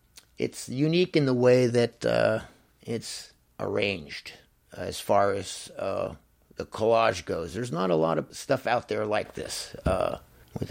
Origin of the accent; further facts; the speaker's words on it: United States; I'm an American artist that has become slightly disillusioned with my country.